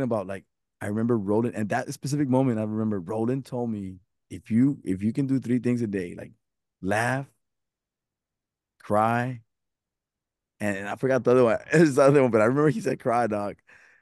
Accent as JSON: {"language": "English", "town": "Guadalajara", "region": "Jalisco", "country": "Mexico", "said": "I'm from Guadalajara"}